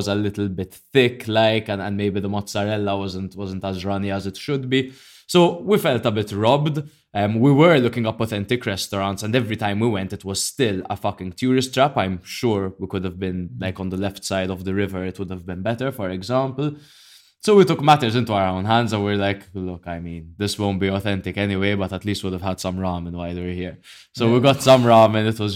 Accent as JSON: {"language": "English", "town": "Los Angeles", "region": "California", "country": "United States", "said": "I'm from Los Angeles."}